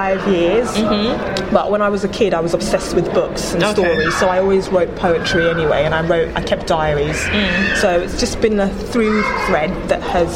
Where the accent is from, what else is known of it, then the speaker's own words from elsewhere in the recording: Nigeria; But especially like being Nigerian, even though Nigeria has loads of writers